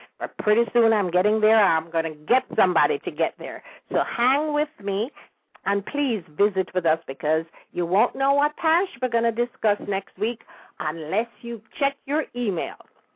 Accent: Kingston, Surrey, Jamaica; I was raised in Kingston, how they would get dressed up in hats and gloves if they were going to a garden party.

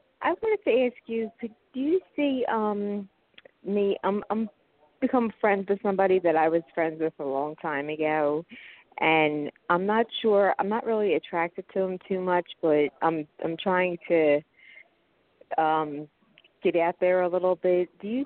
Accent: Pennsylvania, United States; from Pennsylvania.

